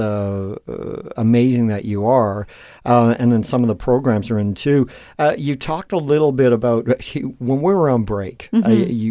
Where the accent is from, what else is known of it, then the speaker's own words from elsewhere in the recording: Canada; I struggle with as a Canadian, I struggle